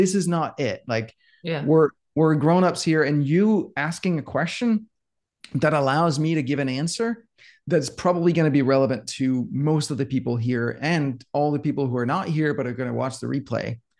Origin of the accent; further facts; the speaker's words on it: Denmark; English is a second language; moved away as an adult; now in United States; when I grew up in Denmark, moved to the US when I was about 25, right?